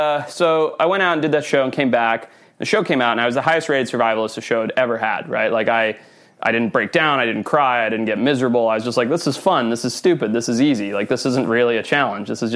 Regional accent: Zimbabwe; I grew up in Zimbabwe, in the bush in southern Africa, and my family owned safari businesses.

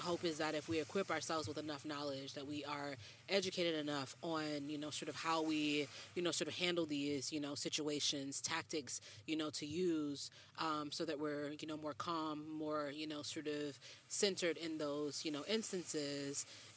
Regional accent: South Carolina, United States; also born or lived in Washington, District of Columbia, United States / New Orleans / Atlanta; I grew up in South Carolina. I lived in DC in the Maryland area. I've lived in New Orleans. I lived in Atlanta.

